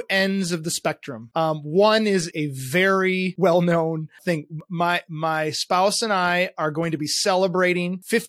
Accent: Grand Rapids, Michigan, United States; I grew up in Grand Rapids, Michigan, and was fortunate enough to grow up sailing with my grandparents

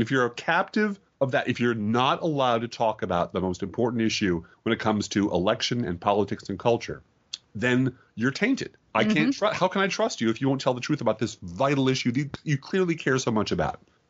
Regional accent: Ireland; I shouldn't be because I'm Irish and I'm and I'm underemployed.

